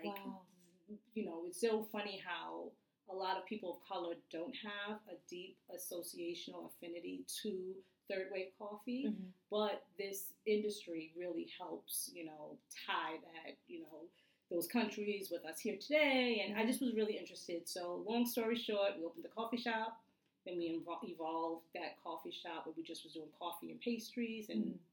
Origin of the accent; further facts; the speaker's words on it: Long Island, New York, United States; now in Brooklyn, United States; We were living in Long Island at the time. I was raised in Long Island.